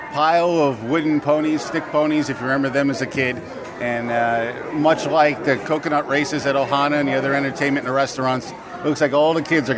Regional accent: New York, United States; now in Texas, United States; I mean, I live in Texas now, and although I'm from New York, and on every corner, instead of Dunkin' Donuts, there's barbecue.

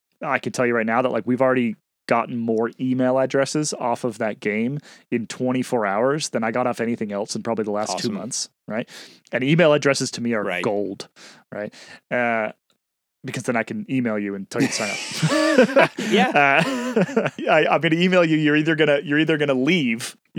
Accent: Boston, Massachusetts, United States; now in Durango, United States; I am also from Boston. long time ago, but I was joking with my wife the other day, because we're both big cross country skiers, mm-hmm. big Nordic skiers here in Durango

